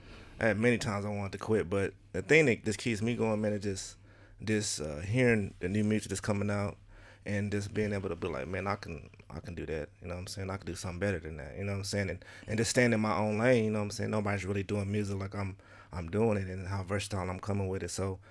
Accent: Detroit, Michigan, United States; born there; Nah, I was born in Detroit, Michigan.

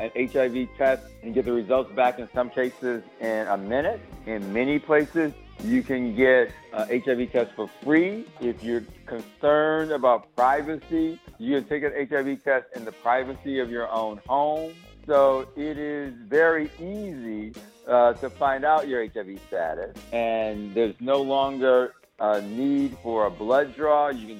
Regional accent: Chicago, Illinois, United States; now in Los Angeles, United States; I was born in Chicago, Illinois. I'm the oldest of four children. My family still lives in Chicago, where we were all raised. I now live in Los Angeles

